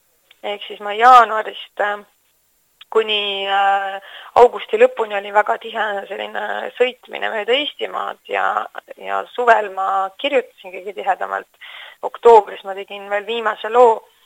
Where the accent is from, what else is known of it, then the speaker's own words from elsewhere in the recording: Järva County, Estonia; kuna ma ise olen Järvanist pärit